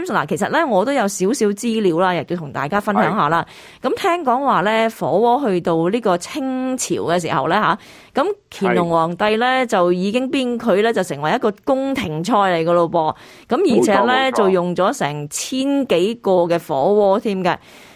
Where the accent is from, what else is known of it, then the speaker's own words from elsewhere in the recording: Guangdong, China; 即係我哋廣東人嚟講